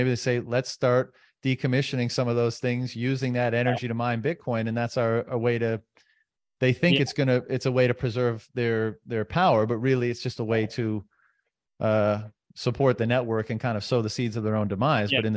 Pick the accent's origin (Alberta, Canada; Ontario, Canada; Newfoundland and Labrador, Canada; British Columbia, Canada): Newfoundland and Labrador, Canada; Yeah, I'm from Newfoundland originally.